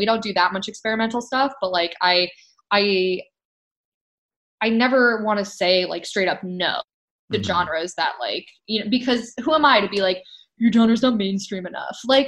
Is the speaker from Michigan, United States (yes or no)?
yes; Michigan, United States; now in Seattle, United States; Like, I grew up in Michigan my whole life, like lived there my whole life.